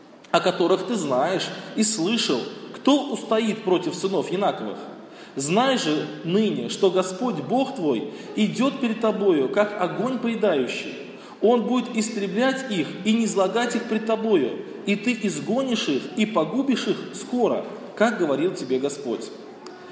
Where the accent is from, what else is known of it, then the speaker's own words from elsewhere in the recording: Tolyatti, Samara Oblast, Russia; Вот я вырос на Волге. Там, где я рос, это город Тольятти, ширина Волги почти 16 километров.